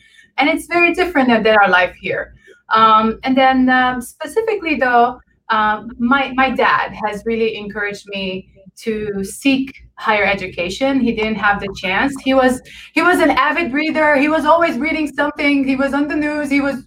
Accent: Beirut, Beirut Governorate, Lebanon; So I was born in Beirut, Lebanon. My Armenian ancestors survived the Armenian genocide in the 20th century, and they settled there. Growing up in Lebanon was pretty difficult

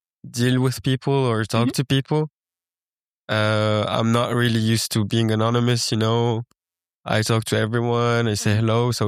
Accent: Geneva, Switzerland; now in St. Gallen, Switzerland; even though I grew up in Geneva. The difference between Geneva and St. Gallen, I felt it as well.

